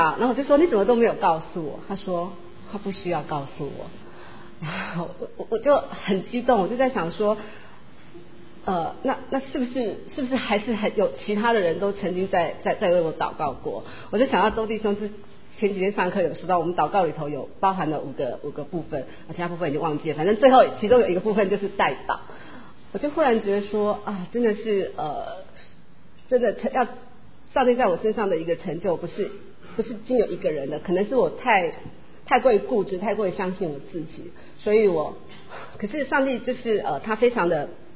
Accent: Taiwan; 我来自台湾呐，我的父母大概就是所谓传统的民间信仰。

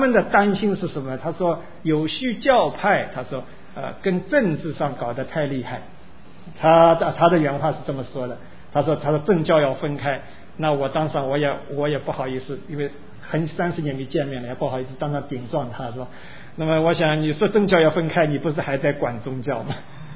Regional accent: China; moved away; 我们都是从中国来，都是受过比较好的文化教学

